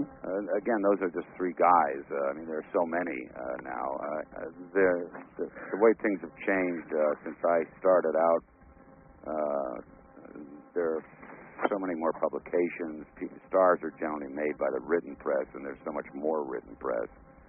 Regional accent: New York City, New York, United States; I came from East Harlem in New York City.

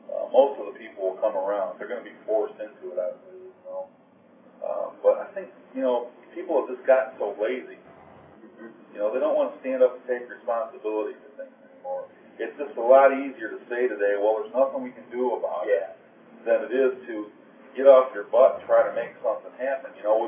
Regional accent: Detroit, Michigan, United States; This is kind of near and dear to my heart because I'm from Detroit.

